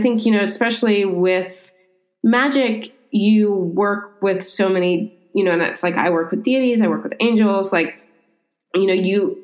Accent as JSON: {"language": "English", "region": "Midwest", "country": "United States", "tie": "born or raised there", "said": "I'm 41. I grew up in the Midwest."}